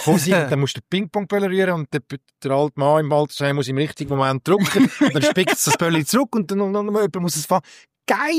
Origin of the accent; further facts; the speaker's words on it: Switzerland; accent: Swiss German; Ich experimentiere gerne mit Dialekt. Mit unserem Schweizer Dialekt.